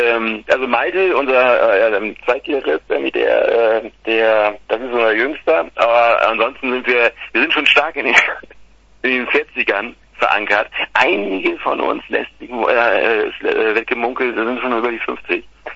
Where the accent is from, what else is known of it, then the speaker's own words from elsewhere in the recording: Hademarschen, Schleswig-Holstein, Germany; ich bin eigentlich Rendsburg Eckernförder, also daher, ich komme aus Hademarschen ursprünglich